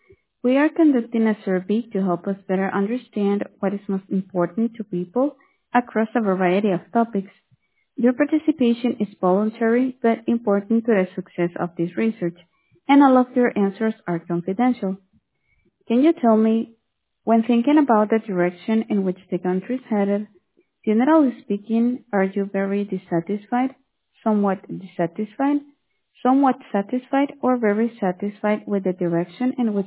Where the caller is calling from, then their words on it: Miami, Florida, United States; Yes, Miami, Florida.